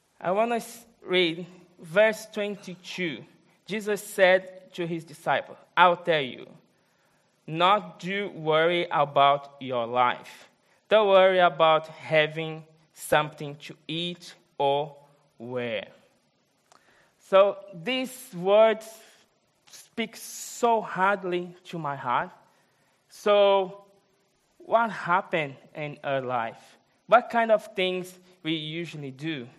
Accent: Brazil; English is a second language; I'm from Brazil. I'm 32 years old.

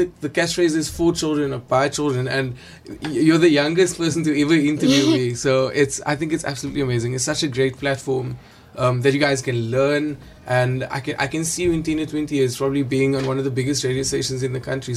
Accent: Elsie's River, Western Cape, South Africa; You know, I grew up in Elsie's River

